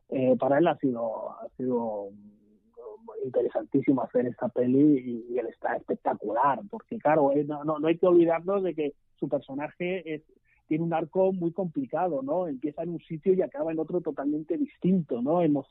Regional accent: Madrid, Community of Madrid, Spain; Yo que soy de Madrid me lo encuentro a diario.

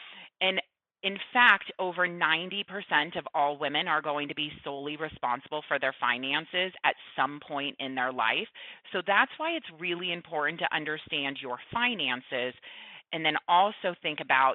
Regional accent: Arizona, United States; So I was born and raised in Arizona. I went to school at Arizona State University in Tempe, Arizona.

